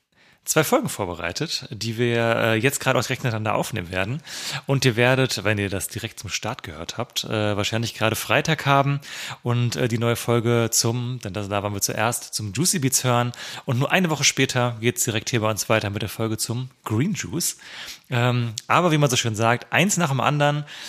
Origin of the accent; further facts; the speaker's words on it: Hesse, Germany; Und ich als alter Hesse.